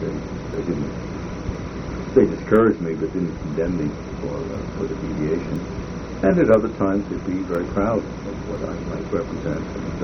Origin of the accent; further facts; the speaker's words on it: New York, United States; also born or lived in Montclair; I was born in Montclair, 6 months old. We moved to New York.